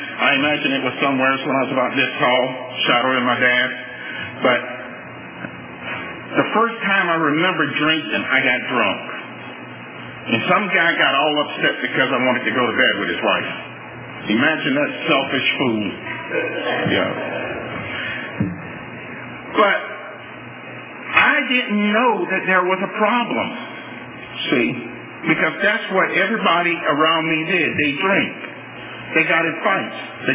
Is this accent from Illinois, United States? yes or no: no; Louisiana, United States; You know, I grew up in South Louisiana, and I was born and grew up in South Louisiana when being black wasn't a real popular thing.